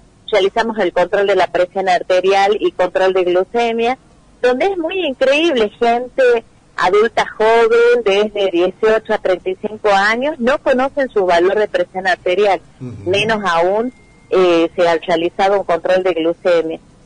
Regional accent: Tucumán, Argentina; nosotros como tucumanos

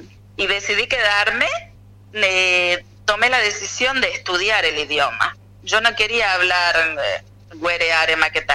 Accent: Tartagal, Salta, Argentina; Yo llego y, como buena chaqueña tartagalense, entro al baño y me quedo una hora bañándome

